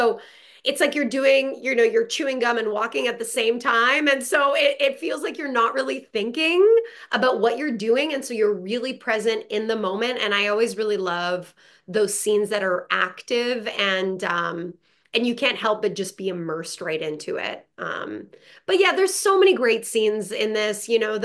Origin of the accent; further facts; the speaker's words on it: Montreal, Quebec, Canada; first language French; English is a second language; my first language growing up, being from Montreal, Canada.